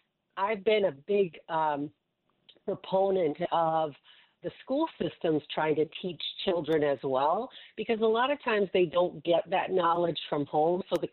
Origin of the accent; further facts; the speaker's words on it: Midwest, United States; or like where I grew up also in the Midwest, I find that those people are a little bit more conservative.